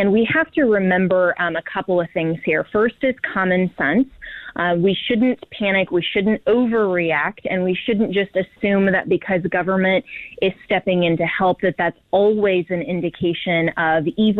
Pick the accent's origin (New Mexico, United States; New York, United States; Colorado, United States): Colorado, United States; in my home state of Colorado, we have a Democrat governor.